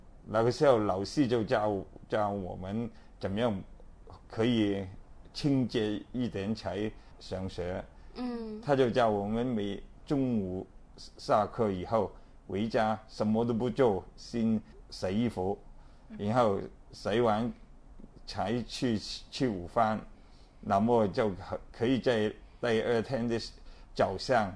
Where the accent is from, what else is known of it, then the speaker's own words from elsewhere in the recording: Hong Kong; Chinese is a second language; 我是上个世纪50年代出生在香港的，所以我是地道的香港人。我的普通话不太好，